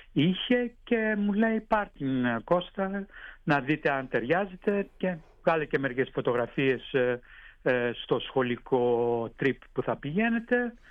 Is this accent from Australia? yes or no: yes; Australia; αισθάνομαι Αυστραλός γιατί γεννήθηκα στην Αυστραλία.